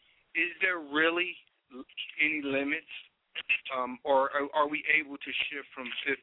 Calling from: California, United States; I'm calling from California.

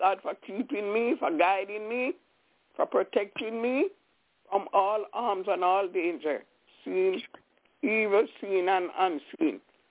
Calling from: Albany, New York, United States; I'm calling from Albany in New York.

